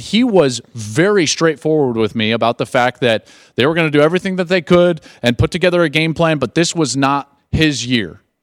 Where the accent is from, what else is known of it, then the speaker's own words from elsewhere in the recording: Colorado, United States; I grew up in Colorado.